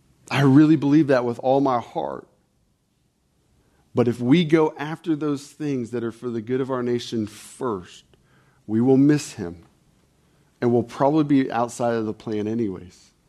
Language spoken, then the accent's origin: English; United States; Lord, I confess as an American, there's so much fear for my country. Lord, I love this country.